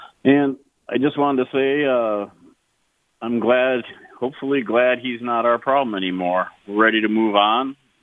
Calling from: Wisconsin, United States; I don't know if I found it funnier because I'm from Wisconsin or not

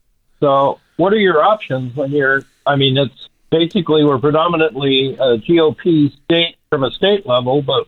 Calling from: New Hampshire, United States; I'm from New Hampshire. Our state legislature here is predominantly Republican

